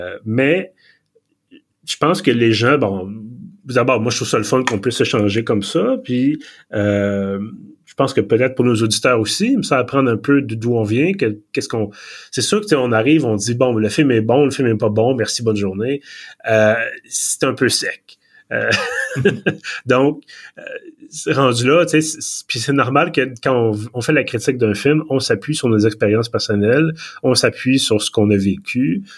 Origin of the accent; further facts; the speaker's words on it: Montreal, Quebec, Canada; moi, j'ai émigré de Villeray à Montréal-Nord, au plateau, tu sais, il y a pas, c'est pas des grands déracinements, là.